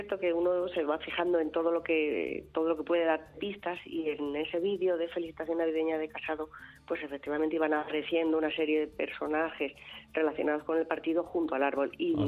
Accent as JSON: {"language": "Spanish", "town": "Madrid", "region": "Community of Madrid", "country": "Spain", "said": "nosotros, que somos los madrileños"}